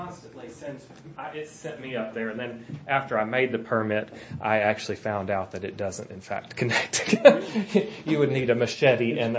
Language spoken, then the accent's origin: English; Huntsville, United States; I've we're from Huntsville, so yeah, I haven't.